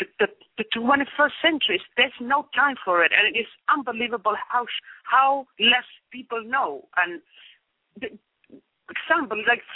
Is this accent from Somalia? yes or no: yes; Somalia; I was born and raised in Somalia, East Africa, and as a little girl.